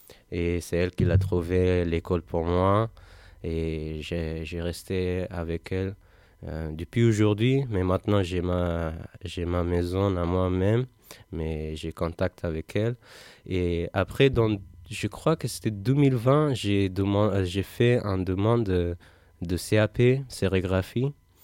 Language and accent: French; Afghanistan; French is a second language; Moi, j'ai 21 ans. Je viens d'Afghanistan et je ne parle pas vraiment bien français.